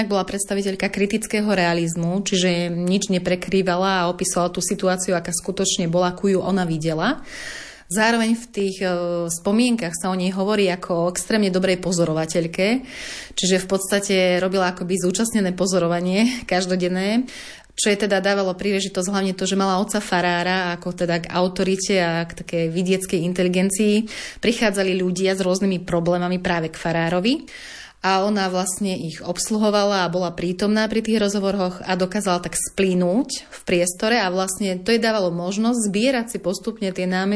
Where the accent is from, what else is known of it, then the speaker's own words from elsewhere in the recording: Banská Bystrica Region, Slovakia; sme obidve rodáčky z Novohradu, aj keď z rôznych častí teda nášho veľkého regiónu.